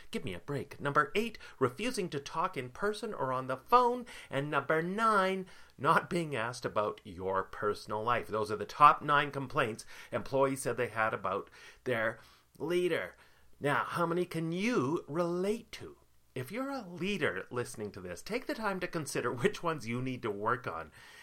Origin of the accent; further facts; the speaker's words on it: Penticton, British Columbia, Canada; born there; I was born in Penticton.